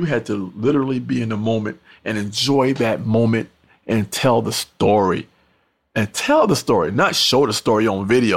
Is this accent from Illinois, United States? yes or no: no; New York, United States; I'm a New Yorker.